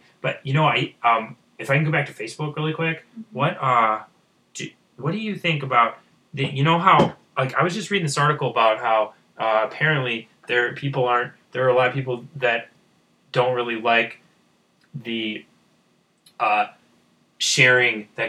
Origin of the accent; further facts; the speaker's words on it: United States; because, you know, I'm an American, you know, but I don't really care.